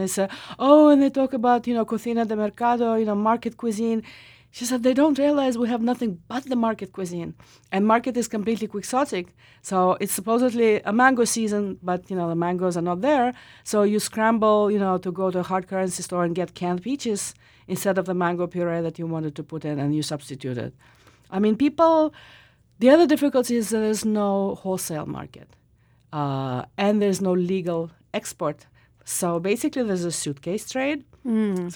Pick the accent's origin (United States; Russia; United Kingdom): Russia; English is a second language; growing up in Russia, my second language was Spanish. I went to Spanish speaking school.